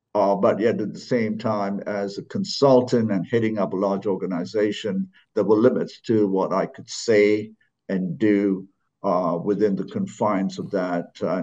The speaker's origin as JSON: {"language": "English", "country": "Malaysia", "tie": "born or raised there", "also_born_or_lived": "London", "moved": "as an adult", "said": "I was brought up, I was born in Malaysia, the one of eight. My parents are migrants from India."}